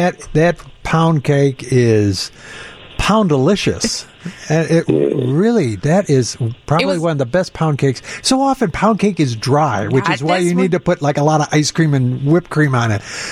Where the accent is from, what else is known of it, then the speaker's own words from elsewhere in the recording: Chicago, Illinois, United States; Okay, this Chicago native is going to have to make a point of order on that one.